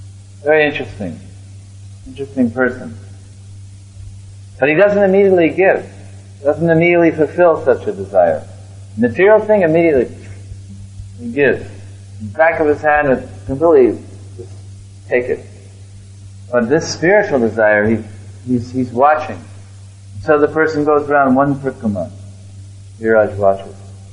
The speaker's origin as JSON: {"language": "English", "region": "Texas", "country": "United States", "said": "American English. Texas, I'm from Texas."}